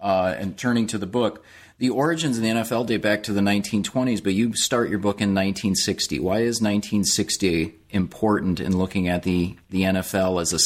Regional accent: Minnesota, United States; So I was going to ask, I'm actually from Minnesota, so the example I know from your era is Alan Page

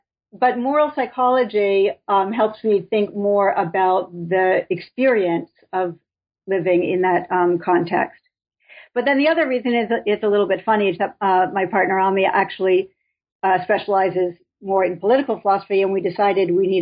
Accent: Boston, Massachusetts, United States; Okay. Well, I'm from the Boston area.

